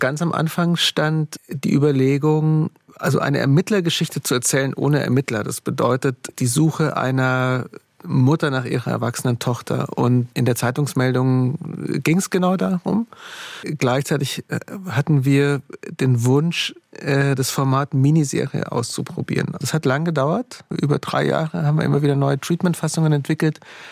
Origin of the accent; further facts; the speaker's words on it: Altötting, Bavaria, Germany; Ich komme aus einem Wallfahrtsort aus Bayern, aus Altötting.